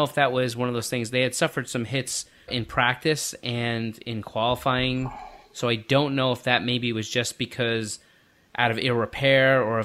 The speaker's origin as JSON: {"language": "English", "region": "New York", "country": "United States", "said": "sorry to everybody that's listening from New Jersey, but I share that sentiment, and I'm from New York, so."}